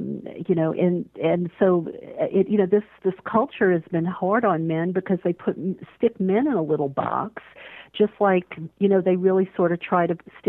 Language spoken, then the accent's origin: English; New Orleans, Louisiana, United States; But I grew up in New Orleans, which is, for those listeners who don't know, that's the Bible Belt.